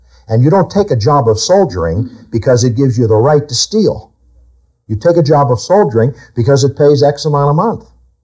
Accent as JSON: {"language": "English", "town": "Pittsburgh", "region": "Pennsylvania", "country": "United States", "tie": "born or raised there", "said": "I was born in Pennsylvania and around Pittsburgh and raised, you know, near there, and my sales territory was north of Pittsburgh and all of these heavy industries."}